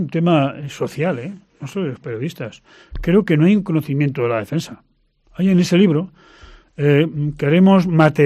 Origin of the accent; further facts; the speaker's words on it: Spain; Es que somos españoles primero, antes que militares.